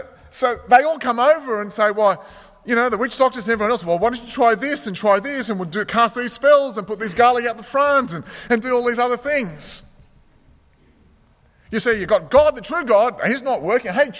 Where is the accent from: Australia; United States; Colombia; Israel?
Australia; born there; I was born in Australia, so I guess I'm a Christian.